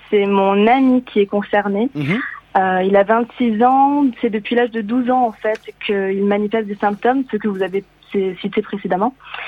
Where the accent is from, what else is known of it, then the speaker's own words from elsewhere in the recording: Occitanie, France; born there; now in Lyon, France; Alors, c'est ma région natale, mais sinon, là, je suis actuellement à Lyon.